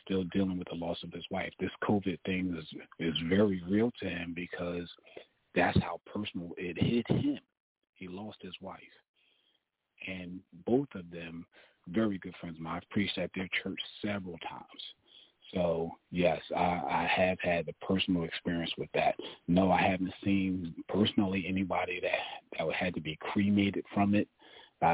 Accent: Philadelphia, Pennsylvania, United States; now in Florida, United States; I'm great, calling from my hometown, even though I'm living in Florida now.

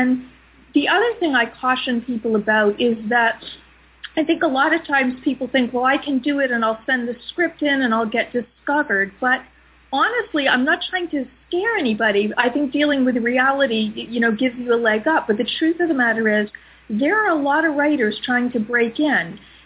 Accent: Lebanon, New Hampshire, United States; How did Jay know that I'm from Lebanon, New Hampshire?

